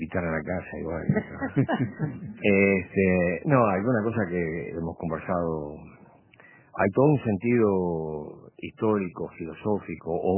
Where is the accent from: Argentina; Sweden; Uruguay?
Uruguay; Nosotros somos uruguayos.